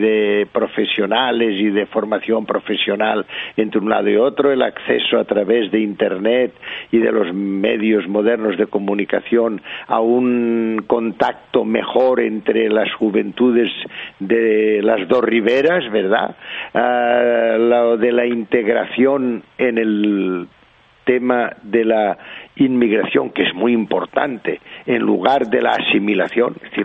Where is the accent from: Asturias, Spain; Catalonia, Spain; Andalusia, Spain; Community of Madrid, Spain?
Catalonia, Spain; Yo como catalán entiendo un poco de lo del mercado y lo de los mercaderes, ¿verdad?